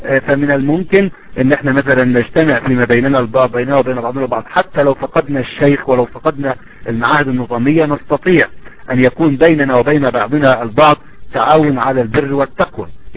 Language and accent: Arabic; Asyut, Asyut Governorate, Egypt; نحن عندنا في أسيوط لا يوجد جوامع تفتح إلا في وقت الصلاة فقط وتغلق مباشرة